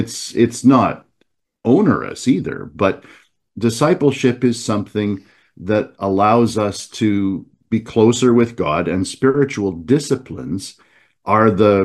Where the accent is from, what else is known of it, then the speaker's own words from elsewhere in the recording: North Bay, Ontario, Canada; attempting to replicate the railways around North Bay, Ontario, my hometown, in late September of 1978.